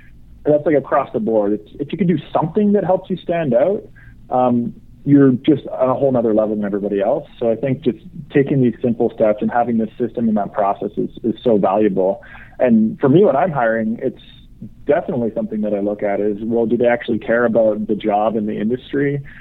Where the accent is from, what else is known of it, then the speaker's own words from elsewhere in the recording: Canada; I'm Canadian, so I can opt out of political discussions.